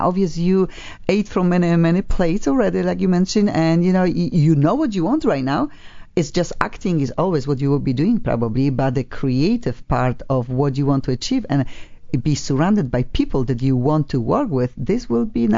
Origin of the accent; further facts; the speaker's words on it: Poland; I'm from Poland, you know, and my TV maybe was black and white when yours was already colored.